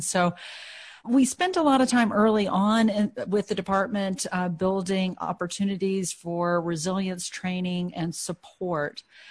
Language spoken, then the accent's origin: English; North Carolina, United States; I mean, I was raised in North Carolina, so I attended UNC Chapel Hill for both undergraduate and medical school.